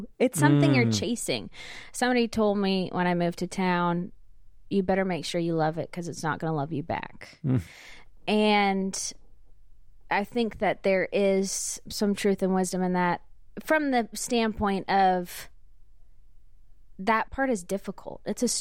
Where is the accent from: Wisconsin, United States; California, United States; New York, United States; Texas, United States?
California, United States; Placerville; I'm from Placerville, California, which is Northern California, a town pretty much directly between Sacramento and Tahoe.